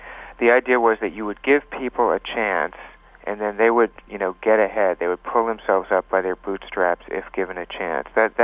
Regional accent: the South, United States; Yes, it is relevant because you know, I grew up in the South

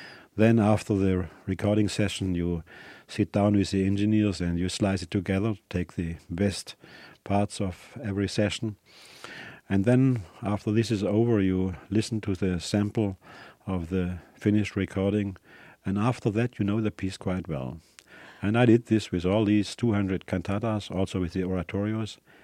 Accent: Stuttgart, Baden-Württemberg, Germany; English is a second language; Stuttgart, which is my hometown in the south of Germany.

